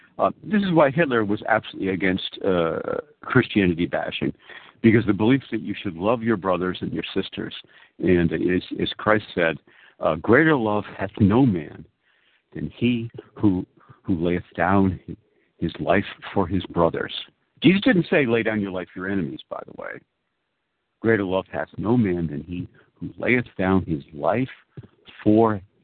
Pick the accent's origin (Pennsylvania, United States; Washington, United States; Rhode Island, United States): Rhode Island, United States; Providence; which I grew up in Providence, Rhode Island, where Brown University is.